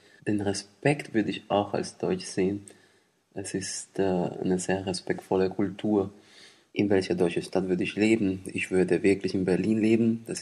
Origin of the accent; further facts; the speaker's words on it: Puerto Rico; born there; German is a second language; Ich bin auf Puerto Rico geboren, eine kleine Insel in der Karibik. Ich bin 1980 geboren.